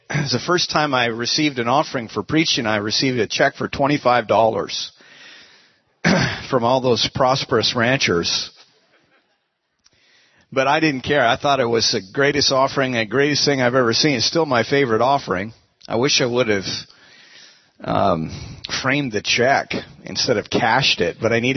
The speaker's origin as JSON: {"language": "English", "region": "Montana", "country": "United States", "tie": "born or raised there", "also_born_or_lived": "Seattle", "lives_now": "New Orleans, United States", "said": "I was raised in Montana and lived in the Northwest my whole life, here in the Seattle area about 21 years."}